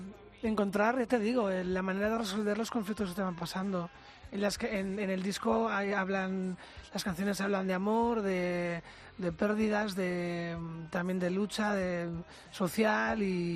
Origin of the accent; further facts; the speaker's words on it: Barcelona, Catalonia, Spain; born there; Que nací en Barcelona, no en Kansas City.